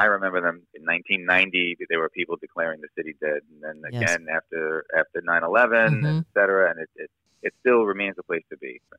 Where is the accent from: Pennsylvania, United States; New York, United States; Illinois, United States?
New York, United States; Levittown; I grew up in Levittown on Long Island, and there were cabinet makers and electricians and auto mechanics and things.